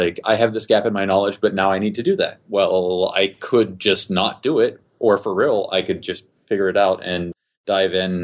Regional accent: West Virginia, United States; Well, I grew up in West Virginia, and that was not the most technologically forward place. It's a very lovely people for the most part.

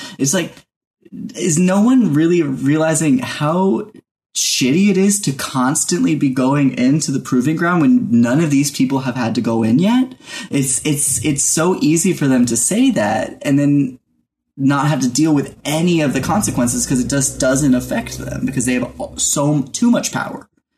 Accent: New Jersey, United States; I'm from Jersey.

